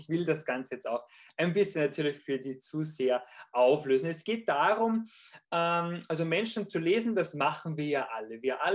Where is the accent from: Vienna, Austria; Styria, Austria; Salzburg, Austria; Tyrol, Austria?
Salzburg, Austria; Also ich bin Österreicher, komme aus dem schönen Salzburg.